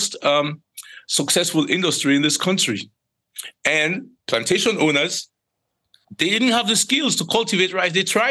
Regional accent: Sierra Leone; moved away as an adult; now in United States; Well, for me, I knew I came from Sierra Leone, right? At least I was born and raised there before I came over here to study.

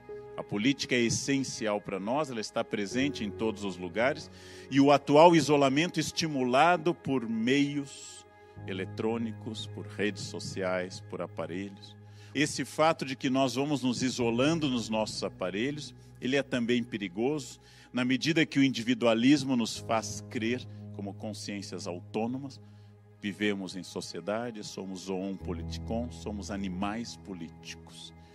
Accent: Brazil; Quero a minha casa, como diz Gandhi, aberta aos ventos do país e de todos os países, mas sou brasileiro. E como brasileiro falo

